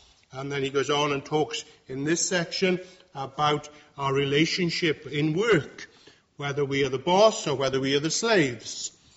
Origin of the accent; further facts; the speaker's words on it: Wales, United Kingdom; Often, when people ask me where I come from, I say, oh, well, I come from God's own country, meaning Wales.